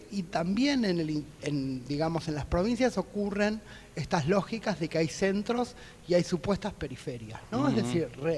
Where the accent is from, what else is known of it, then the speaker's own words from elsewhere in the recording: Buenos Aires, Argentina; como buena porteña